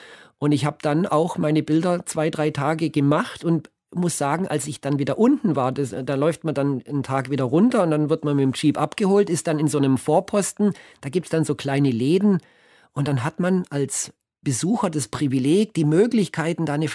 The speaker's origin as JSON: {"language": "German", "region": "Baden-Württemberg", "country": "Germany", "said": "Und es war ein Berg, bei uns im Schwarzwald, man würde sagen ein Mittelgebirge."}